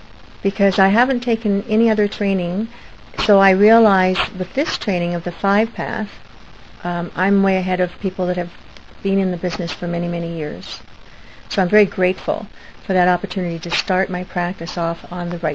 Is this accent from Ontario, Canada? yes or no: yes; Midland, Ontario, Canada; I'm from Midland, Ontario, in Canada.